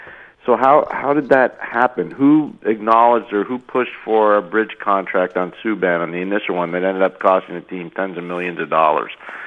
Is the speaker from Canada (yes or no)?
yes; Montreal, Quebec, Canada; But, of course, it's the Montreal Canadiens. It's a original six primary team in my hometown